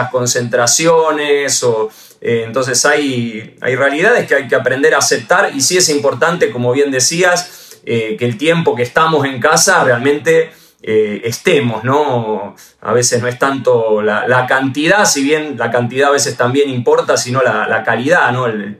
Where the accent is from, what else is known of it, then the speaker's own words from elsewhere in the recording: Reggio Calabria, Calabria, Italy; Aclaramos que somos los dos italianos acá. Yo soy … de Reggio Calabria, ¿no? El sur de Italia. Ella Siniscalchi también de esa zona.